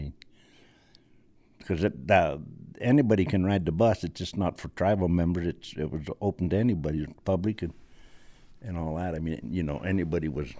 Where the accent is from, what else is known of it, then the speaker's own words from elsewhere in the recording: Montana, United States; I'm from Montana, and I've been from Canada to Arizona rodeoing.